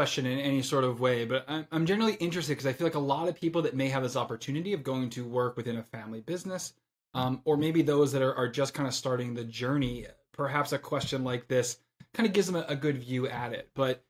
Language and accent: English; United States; We owned a Dairy Queen back where I grew up in the States.